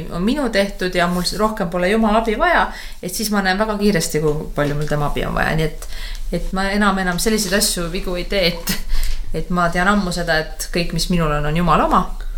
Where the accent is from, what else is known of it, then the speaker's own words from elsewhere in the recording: Tallinn, Harju County, Estonia; moved away as an adult; now in Võru, Estonia; Kui mina tulin ka Tallinnast Võrru kolisin ära, abiellusin oma abikaasaga